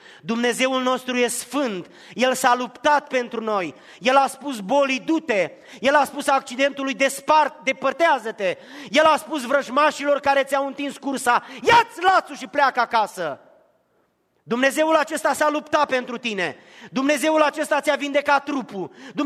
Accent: Romania; moved away; nu pentru că sunt bătrân venit din România

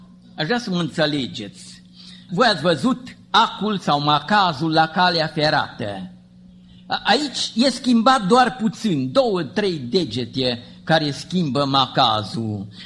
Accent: Romania; also born or lived in United States; Eu am crescut în România la sat și nu mi-e rușine că am crescut la sat, deși m-am născut în America

